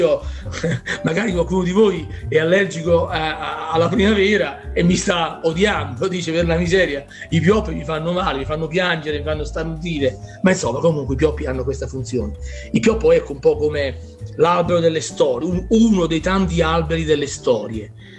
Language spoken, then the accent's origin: Italian; Apennines, Italy; nel mio dialetto i soffioni dei pioppi sono i papluche. Allora mi sono trovato a vivere un'esperienza che non avevo mai visto, perché da noi sull'Appennino qualche pioppo c'è, però non è questa, non fa lo stesso effetto.